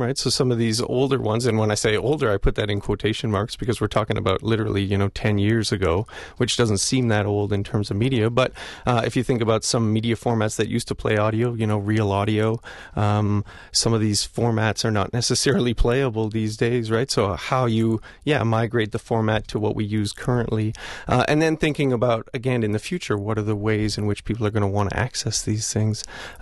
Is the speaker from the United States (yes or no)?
no; Canada; but I'm Canadian as well, so I spell everything with R-E